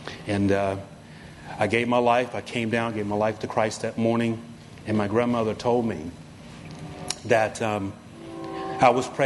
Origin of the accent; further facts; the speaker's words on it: Rocky Mount, North Carolina, United States; Growing up in Rocky Mount, in the projects, in the Armstrong Project, little black boy with no future.